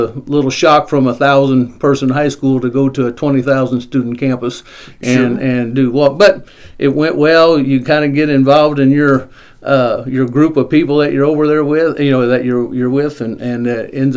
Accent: Mexico, Missouri, United States; I grew up here in Mexico, married a fellow Mexico graduate … who's my wife for 37 years now, I believe.

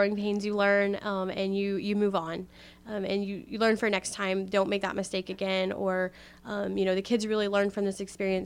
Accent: Thompson, Missouri, United States; So I was raised in Thompson on a family farm. I graduated from Centralia.

